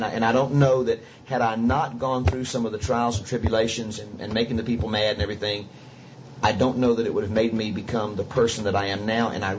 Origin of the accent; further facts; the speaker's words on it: the South, United States; You know, I'm a little southern boy, born and bred in the South, man, and here I am.